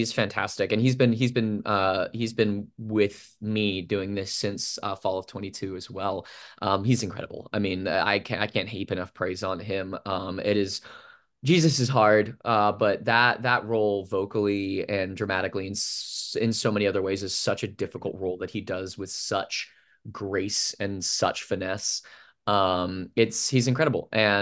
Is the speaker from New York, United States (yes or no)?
no; Fairfax, Virginia, United States; This is essentially a hometown show for me. I grew up in Fairfax